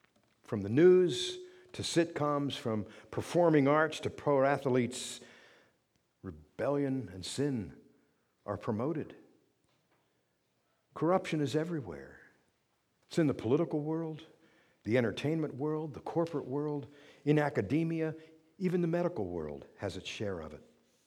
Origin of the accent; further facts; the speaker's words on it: Pennsylvania, United States; Even meek little Cocalico Creek that calmly meanders through my hometown became a dangerous gush of water and debris.